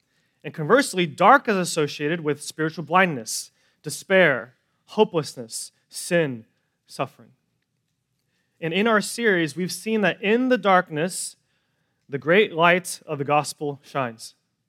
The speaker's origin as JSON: {"language": "English", "region": "California", "country": "United States", "tie": "born or raised there", "also_born_or_lived": "Bay Area", "lives_now": "Torrance, United States", "said": "I was born and raised in NorCal. Before moving to Torrance, I lived in the Bay Area for college and for work for about 10 years."}